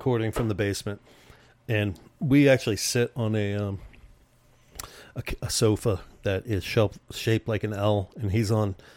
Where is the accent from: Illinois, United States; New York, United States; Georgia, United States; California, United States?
Georgia, United States; Atlanta; Well, I'm from Atlanta, so it doesn't bother me that much.